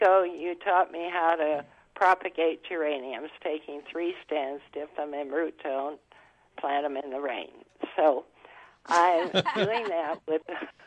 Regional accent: North Dakota, United States; born there; I was born in North Dakota, so we have lots of lilacs.

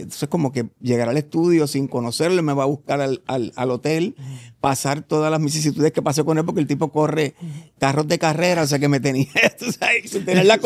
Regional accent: Puerto Rico; now in Argentina; soy puertorriqueño, pero hago música en Argentina.

